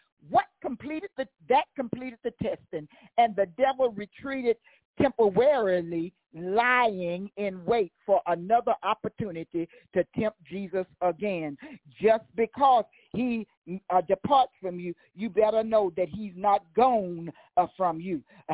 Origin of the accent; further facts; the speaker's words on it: Mississippi, United States; I'm a person from Mississippi, and some of you I know when I say this, you're already about to regurgitate, but it's okay.